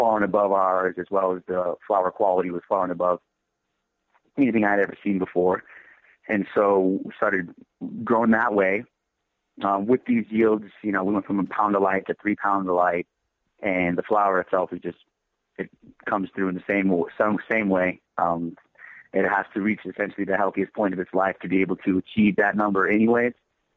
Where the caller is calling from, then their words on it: Denver, Colorado, United States; I'm calling you from Denver, Colorado.